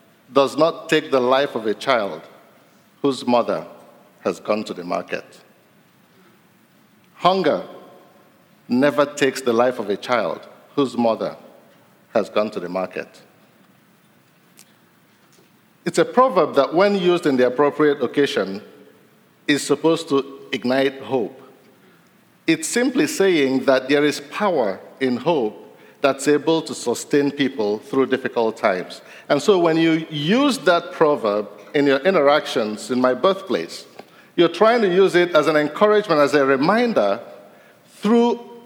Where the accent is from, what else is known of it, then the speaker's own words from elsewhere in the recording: Nigeria; English is a second language; Igbo man from Africa. I know I look Swedish, but don't worry, I'm from West Africa.